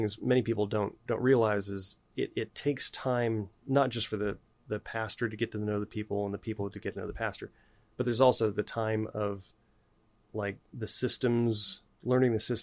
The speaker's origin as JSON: {"language": "English", "town": "Wichita", "region": "Kansas", "country": "United States", "tie": "born or raised there", "said": "So I was raised in Wichita. Got married in Wichita. We had our first three children in Wichita."}